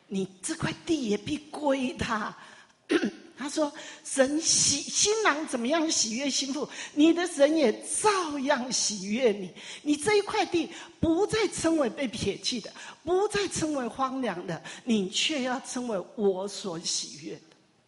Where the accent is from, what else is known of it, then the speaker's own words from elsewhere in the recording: Taiwan; 就像我们台湾人